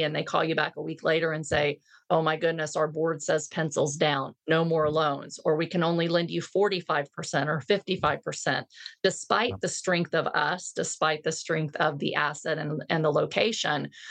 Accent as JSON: {"language": "English", "region": "Texas", "country": "United States", "said": "I might be partial because I'm a Texan, but is in Texas."}